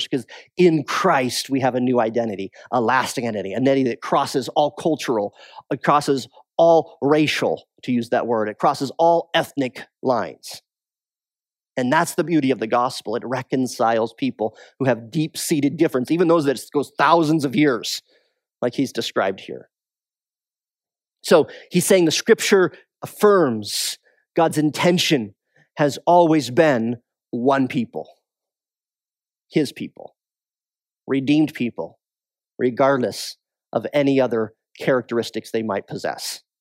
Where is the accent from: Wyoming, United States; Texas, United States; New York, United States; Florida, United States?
Wyoming, United States; I'm from Wyoming